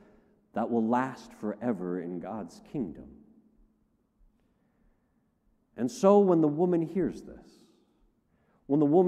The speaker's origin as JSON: {"language": "English", "country": "United States", "said": "The fact that I am an American, it matters to me."}